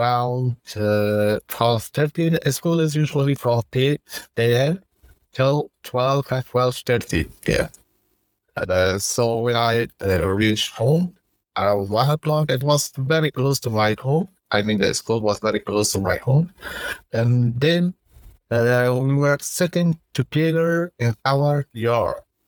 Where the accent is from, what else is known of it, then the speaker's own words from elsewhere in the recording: Kabul, Afghanistan; born there; English is a second language; I was born in Kabul, Afghanistan. Kabul is the capital city of Afghanistan. And I was born in Kabul, in Baghbala, in the 1980s.